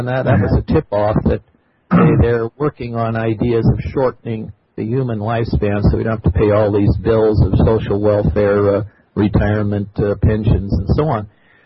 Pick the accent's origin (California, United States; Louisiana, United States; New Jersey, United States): California, United States; I'm here from California, and I'm happy to be sharing with you.